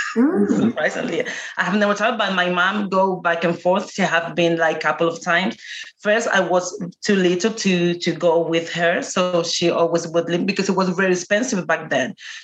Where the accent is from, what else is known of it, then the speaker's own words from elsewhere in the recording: Canary Islands, Spain; also born or lived in Lanzarote; I was born in Lanzarote, but I didn't grow up there. So we moved when I was little. We moved to Gran Canaria. That it's a different one from the same group. And I grew up here.